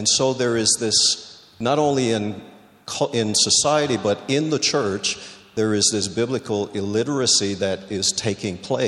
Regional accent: Belize; now in Toronto, Canada; I did not have the privilege of growing up in Canada. I'm originally from Belize in Central America

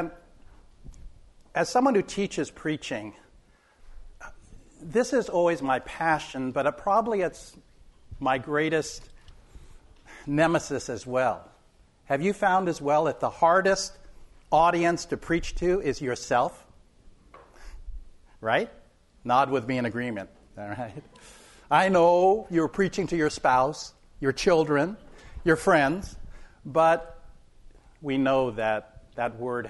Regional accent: California, United States; As mentioned, I'm from California, so every winter I think of California when I shovel snow.

